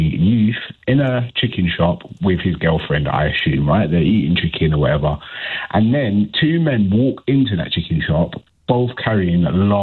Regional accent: Hackney, London, United Kingdom; I'm 42 years old. I grew up in Hackney, you know, on the sort of like rougher side of town, should I say, yeah?

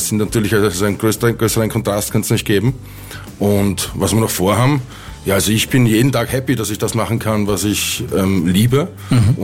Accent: Lower Austria, Austria; wir sind ja im Wienerwald aufgewachsen

